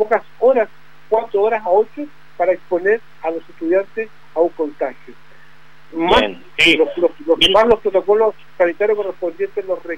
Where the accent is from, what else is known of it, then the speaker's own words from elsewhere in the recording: Arica, Arica y Parinacota, Chile; yo soy de Arica y Parinacota, de la región de Arica, una de Arica y Parinacota que está en la frontera con Perú, que estamos a 50 kilómetros